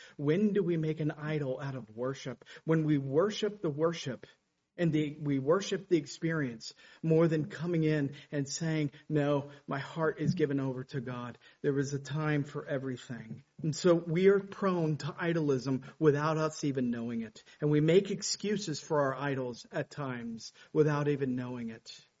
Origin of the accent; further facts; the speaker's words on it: Tennessee, United States; I grew up in Tennessee. And around us there were back hills churches.